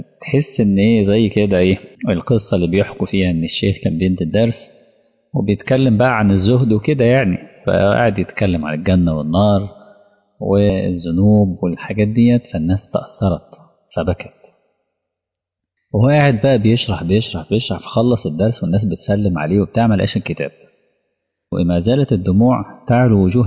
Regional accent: Egypt; عندي أنا كمصري

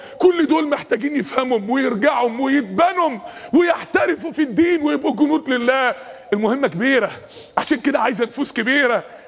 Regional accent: Mansoura, Dakahlia, Egypt; وانا في ثانوي كان ما فيش كمبيوتر اصلا، ما اعرفش ان في كمبيوتر عندنا في المنصورة اصلا

